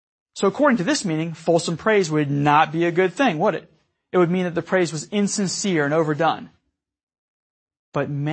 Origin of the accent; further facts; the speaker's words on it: Ireland; and being Irish, I'm partial to this next word, a Donnybrook.